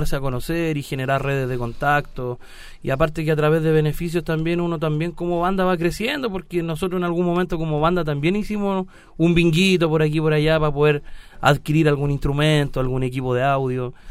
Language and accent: Spanish; San Joaquín, Santiago Metropolitan, Chile; Pero el grosor de la banda somos todos de San Joaquín.